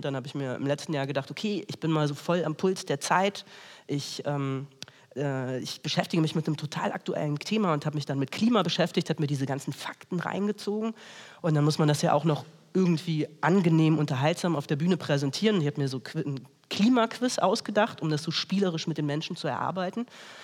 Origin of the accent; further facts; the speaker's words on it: Lower Saxony, Germany; Ich komme aus Niedersachsen.